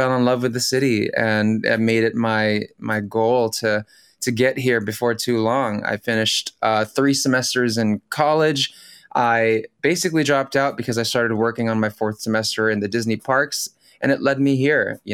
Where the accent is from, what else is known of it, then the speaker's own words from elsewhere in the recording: Philippines; first language Tagalog; English is a second language; in Tagalog, my native language.